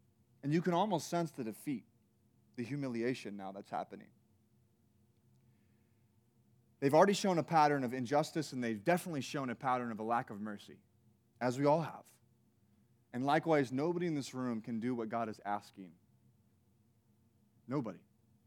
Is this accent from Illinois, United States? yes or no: yes; Illinois, United States; Now, I grew up in Illinois, and in Illinois, it snows, just like it does in Michigan.